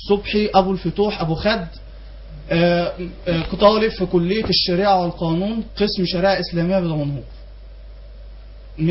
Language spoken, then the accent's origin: Arabic; Beheira, Egypt; أبو خد محافظة البحيرة.